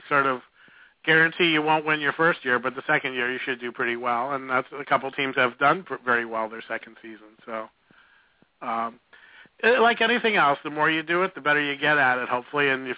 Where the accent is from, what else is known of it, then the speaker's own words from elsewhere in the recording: Detroit, Michigan, United States; moved away; also born or lived in Chicago; I'm from Detroit originally and an American League fan. I moved to Chicago